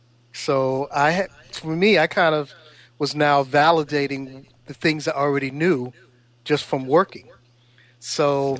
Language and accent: English; Brooklyn, New York, United States; But born and raised in Brooklyn, grew up in Bed-Stuy.